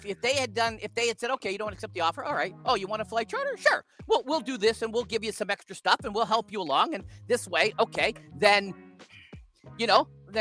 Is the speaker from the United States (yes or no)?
no; Canada; And plus it was a Blue Jay player and being Canadian and, you know